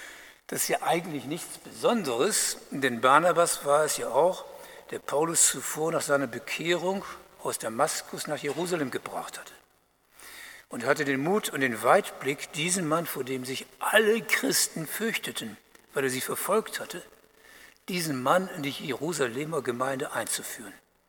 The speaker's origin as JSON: {"language": "German", "region": "Bremen", "country": "Germany", "tie": "born or raised there", "said": "Ich habe an meine Heimatstadt Bremen gedacht"}